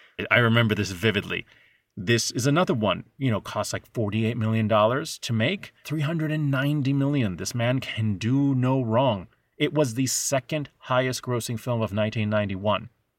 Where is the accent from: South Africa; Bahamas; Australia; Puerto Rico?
Puerto Rico; I grew up in Puerto Rico, so films sometimes were delayed in coming to Puerto Rico.